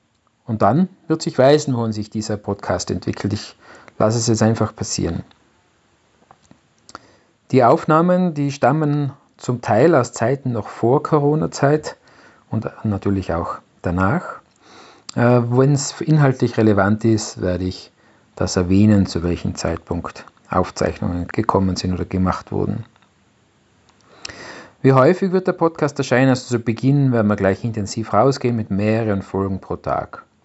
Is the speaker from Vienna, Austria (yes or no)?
no; Innsbruck, Tyrol, Austria; Ich bin aus Innsbruck in Österreich und bin seit 1998 IT-Unternehmer.